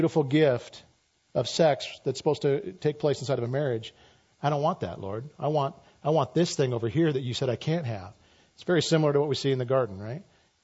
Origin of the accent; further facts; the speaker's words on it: Idaho, United States; which I don't even know what that means because I'm from Idaho.